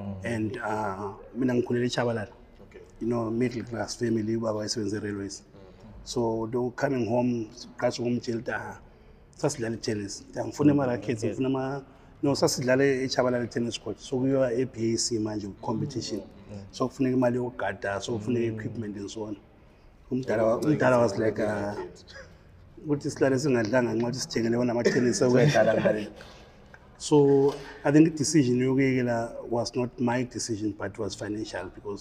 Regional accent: Bulawayo, Zimbabwe; We are from Gobulawayo, the Manyama Group Satlavela.

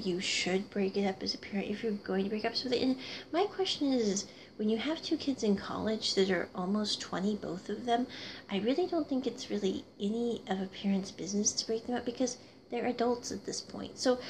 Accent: Midwest, United States; I grew up in the Midwest.

